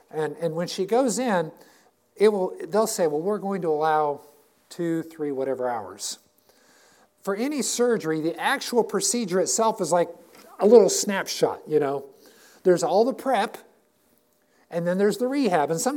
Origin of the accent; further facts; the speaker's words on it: Rolla, Missouri, United States; I grew up in Rolla with Maid Rites.